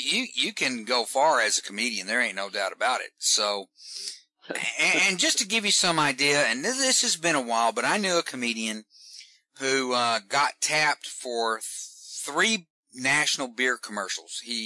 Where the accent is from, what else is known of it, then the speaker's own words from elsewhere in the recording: Texas, United States; accent: Southern; I have a fairly distinct Southern accent. I was born and raised in Texas.